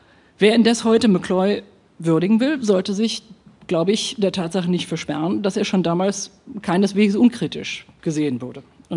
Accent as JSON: {"language": "German", "town": "Bonn", "region": "North Rhine-Westphalia", "country": "Germany", "tie": "born there", "said": "ich komme auch von hier. Das klang jetzt eher rheinisch. Ich bin in Bonn geboren, aber meine Großeltern haben hier gewohnt."}